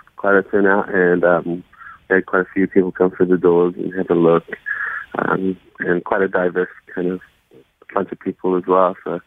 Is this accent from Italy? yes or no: no; Nelson, New Zealand; also born or lived in Porirua; now in Wellington, New Zealand; So I was born in Porirua, and then I grew up in Nelson, Mr. Nelson. There aren't many Samoans in Nelson